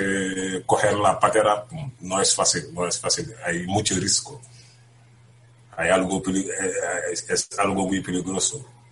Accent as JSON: {"language": "Spanish", "country": "Senegal", "second_language": "Spanish", "moved": "yes", "lives_now": "Spain", "said": "Sí, yo soy de Senegal."}